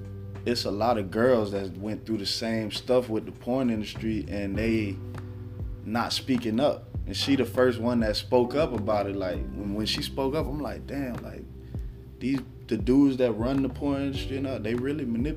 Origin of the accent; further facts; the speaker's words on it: Kissimmee, Florida, United States; I grew up in Kissimmee, so like, it's two hoods. My hood and the hood 5 minutes away